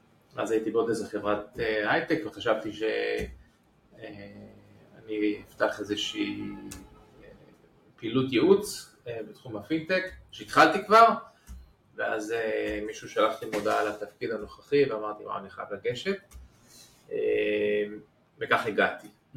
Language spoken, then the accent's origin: Hebrew; United States; אני גדלתי בארצות הברית, הייתי פעם עורך דין.